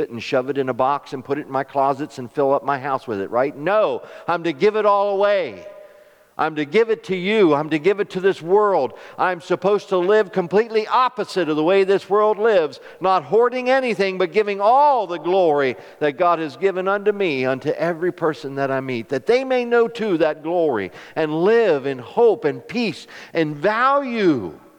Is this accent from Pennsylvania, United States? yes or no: yes; Glen Rock, Pennsylvania, United States; from Glen Rock, Pennsylvania, and my mom and dad were two earthly people who didn't know the Lord from Adam